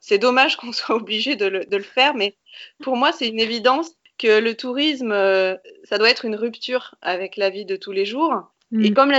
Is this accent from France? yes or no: yes; Auvergne-Rhône-Alpes, France; je suis auvergnate d'origine.